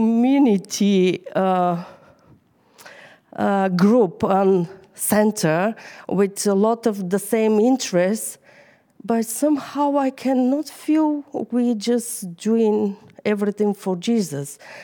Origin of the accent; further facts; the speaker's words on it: Bulgaria; first language Bulgarian; English is a second language; Everybody knows English is not my first language, so for me first was to write on Bulgarian, then translate it and check for mistakes and something else. I still read in the Bible in Bulgarian.